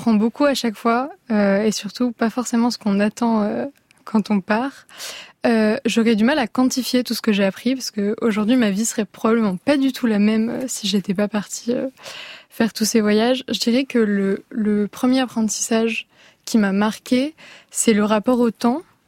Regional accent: Paris, Île-de-France, France; parce que du coup je viens de Paris

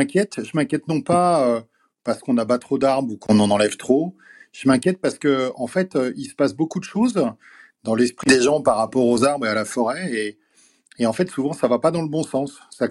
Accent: Auvergne-Rhône-Alpes, France; j'approche de la soixantaine et ça fait partie de ma vie depuis que, quand j'étais enfant dans la Drôme

